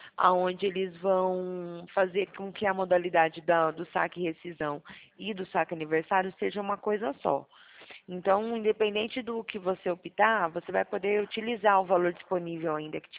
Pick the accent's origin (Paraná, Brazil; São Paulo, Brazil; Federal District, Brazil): São Paulo, Brazil; São Carlos; eu sou aqui da cidade de São Carlos.